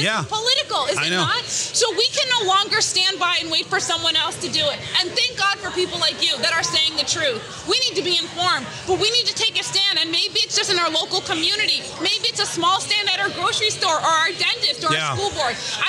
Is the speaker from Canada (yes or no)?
yes; Canada; I grew up in Canada and I cared and I knew what was going on and I cared.